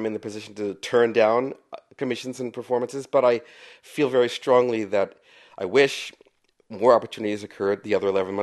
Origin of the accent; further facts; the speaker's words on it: Washington, District of Columbia, United States; Well, I grew up in Washington, D.C., and I was exposed to a lot of different kinds of music from my father's record collection